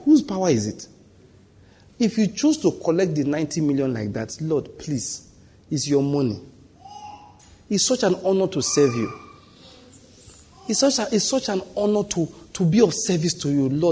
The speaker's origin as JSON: {"language": "English", "town": "Enugu", "region": "Enugu State", "country": "Nigeria", "said": "I'm from Enugu."}